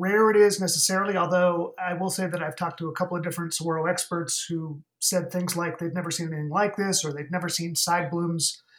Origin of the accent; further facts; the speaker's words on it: Tucson, Arizona, United States; I grew up in Tucson